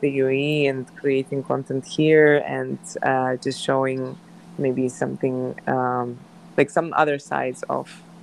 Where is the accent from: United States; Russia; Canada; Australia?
Russia; Me, I'm from Russia.